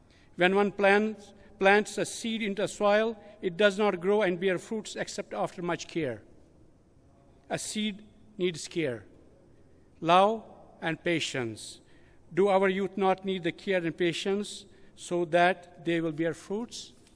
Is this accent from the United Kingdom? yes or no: no; Jammu and Kashmir, India; now in Canada; Born and raised in Kashmir, India, living in Canada from last 18 years, I'm really blessed to be in this country